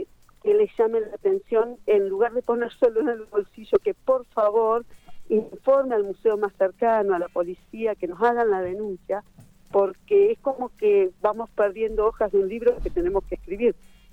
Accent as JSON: {"language": "Spanish", "region": "Neuquén", "country": "Argentina", "said": "yo que soy de Neuquén, me fui a estudiar y volví."}